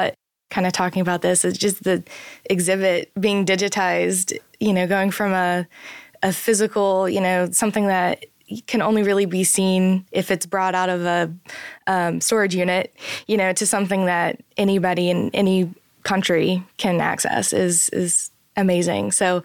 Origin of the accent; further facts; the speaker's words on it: Kentucky, United States; also born or lived in Whitley County, Kentucky; I moved from Whitley County, Kentucky. So Cumberland Falls, I grew up about 10 minutes away from there.